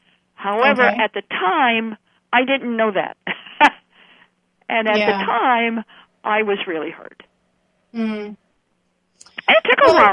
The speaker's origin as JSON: {"language": "English", "region": "Idaho", "country": "United States", "said": "You know, I was, well, heaven's sake, I was from Idaho."}